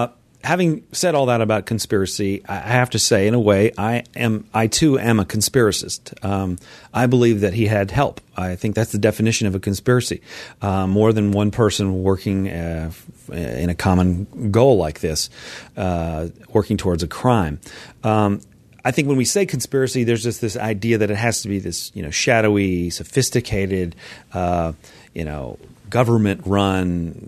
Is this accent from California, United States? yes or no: no; Memphis, Tennessee, United States; because I grew up in Memphis and I heard about that all the time.